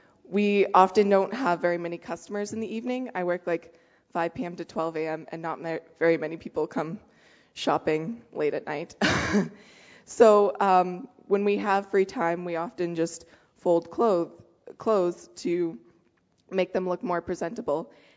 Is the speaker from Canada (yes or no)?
no; Russia; my parents were missionaries, and that's why I grew up in Russia